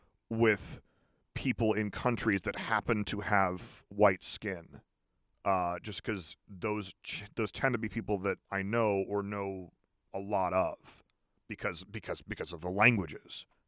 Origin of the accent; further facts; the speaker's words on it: United States; Like, okay, I'm from America, and I've been around a lot of different people who have accents in America.